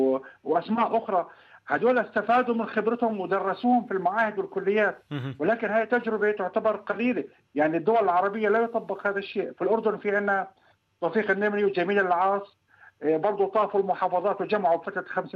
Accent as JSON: {"language": "Arabic", "country": "Egypt", "said": "يعني في عندنا في مصر مثلا"}